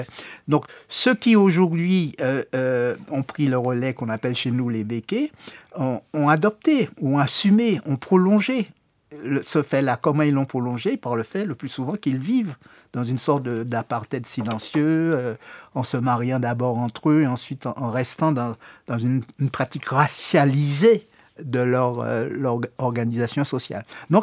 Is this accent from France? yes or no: yes; Antilles, France; Ce qui fait que chez nous, aux Antilles, quand on dit outre-mer, on a une vieille matrice coloniale complètement archaïque